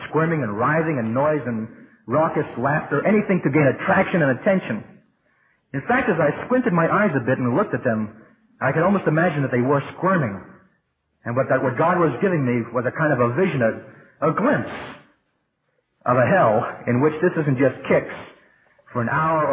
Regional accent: New York City, New York, United States; which is my hometown, New York City.

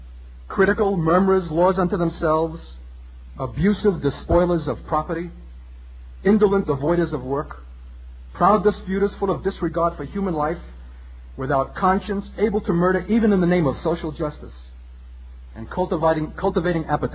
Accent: Brooklyn, New York, United States; And I can go back in my own memory, living in this city, growing up in Brooklyn

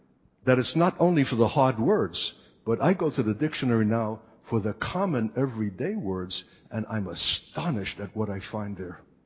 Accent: Singapore; This is the provision of God for us to become larger than life and more Hebraic than we are Singaporean. Don't be stuck in your culture and ethnic origin.

